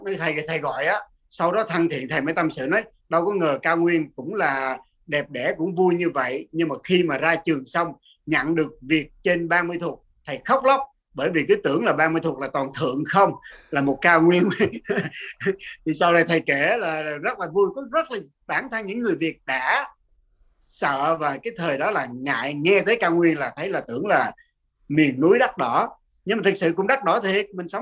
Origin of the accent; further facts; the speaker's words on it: Buon Ma Thuot, Dak Lak, Vietnam; Mình ở sinh ra và lớn lên ở Buôn Ma Thuột.